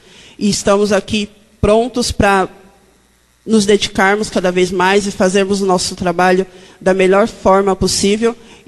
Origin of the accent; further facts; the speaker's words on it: São Paulo, Brazil; É a minha primeira vez aqui em Porto Alegre, eu sou de São Paulo.